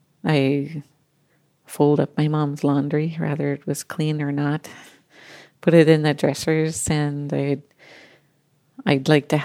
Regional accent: Merritt, British Columbia, Canada; I'm originally from Upper Nickley Indian Band, which is near Merritt, BC. The reserve is in two parts, called Kolshana and Douglas Lake. I lived on Kolshana.

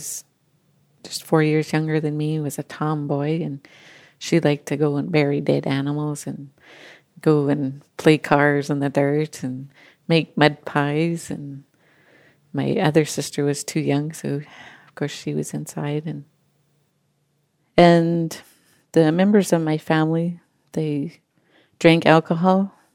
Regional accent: Merritt, British Columbia, Canada; I'm originally from Upper Nickley Indian Band, which is near Merritt, BC. The reserve is in two parts, called Kolshana and Douglas Lake. I lived on Kolshana.

